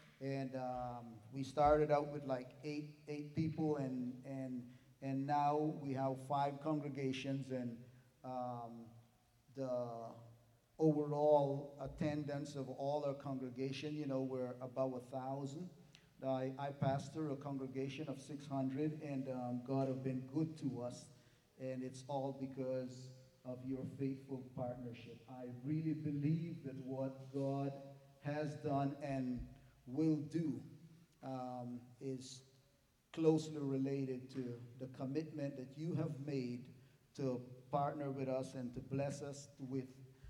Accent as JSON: {"language": "English", "town": "Roatan", "region": "Bay Islands", "country": "Honduras", "said": "from the islands of Honduras called the Bay Islands, Roatan. And that's where I get my English and my accent from."}